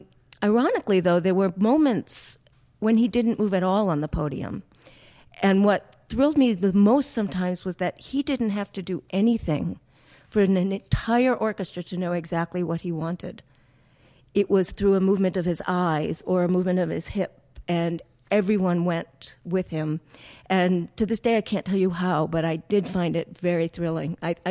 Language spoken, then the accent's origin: English; Boston, Massachusetts, United States; And as a musician, as a Bostonian, as a Jewish Bostonian from a musical family, I felt a great pride